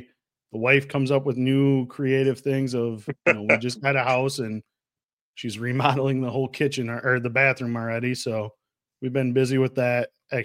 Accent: Wisconsin, United States; I mean, you and I growing up in Wisconsin, we know Packer football, Badger football.

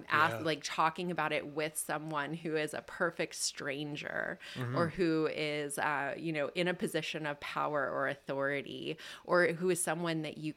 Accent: Pennsylvania, United States; So I grew up in Lebanon County. I was born here.

